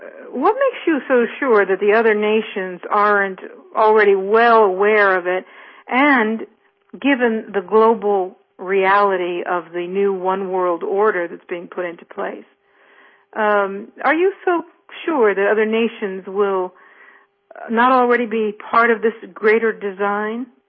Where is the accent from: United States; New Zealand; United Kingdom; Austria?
United States; San Francisco Bay Area, California; I'm from the San Francisco Bay Area, and it used to be one of the most open places in the world for free thinking.